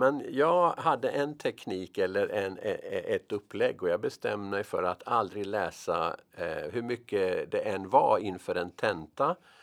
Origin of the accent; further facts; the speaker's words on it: Ethiopia; jag var född och uppvuxen i Etiopien.